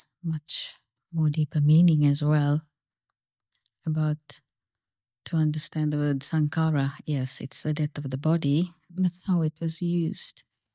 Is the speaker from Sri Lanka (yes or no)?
yes; Sri Lanka; I mean, growing up in Sri Lanka, it's something whenever there's a death in the suburbs, they put a banner